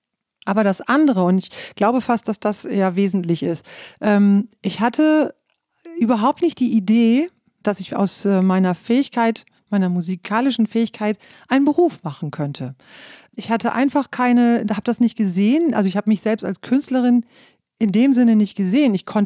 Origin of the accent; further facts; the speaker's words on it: Lower Saxony, Germany; moved away; Also ich bin ja in Ostfriesland aufgewachsen und das war tatsächlich, seit ich da weggezogen bin, immer ein Thema für mich.